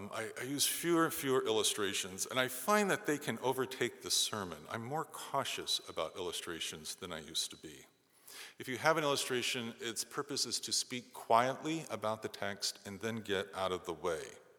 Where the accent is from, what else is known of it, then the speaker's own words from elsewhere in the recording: New York, United States; it helped that I grew up on Long Island in a community filled with Italians who taught me how to use your hands when you talk.